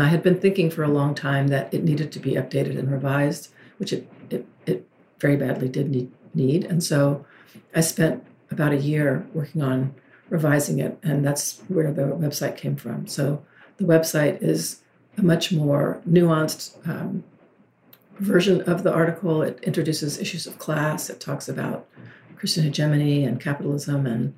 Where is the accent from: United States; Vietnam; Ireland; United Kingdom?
United States; the South; mostly at that time in the Northwest, although I'm from the South.